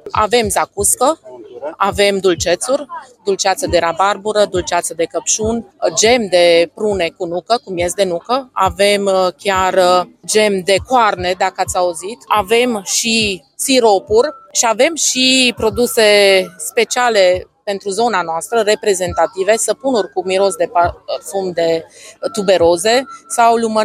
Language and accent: Romanian; Hoghilac, Sibiu County, Romania; Suntem din Hoghilac, ținutul tuberozelor